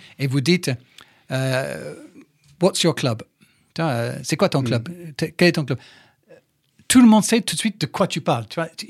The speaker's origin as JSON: {"language": "French", "town": "Manchester", "region": "North West England", "country": "United Kingdom", "lives_now": "France", "said": "Ce qui m'a surpris dans un premier temps, c'est que je venais de Manchester."}